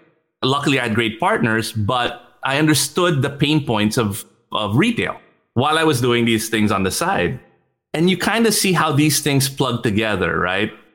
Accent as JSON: {"language": "English", "country": "Switzerland", "tie": "born or raised there", "also_born_or_lived": "United States", "said": "I grew up in Switzerland and in the US"}